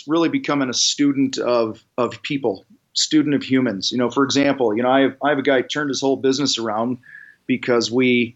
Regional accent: Wheaton, Illinois, United States; I'm actually from Wheaton, Illinois, originally, just outside of Chicago, about an hour, and come from a strong football tradition and stuff, Wheaton North High School.

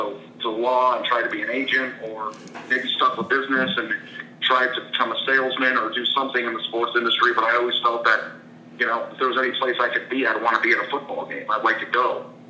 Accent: Phoenix, Arizona, United States; I grew up in Phoenix, so I'm not really used to it yet.

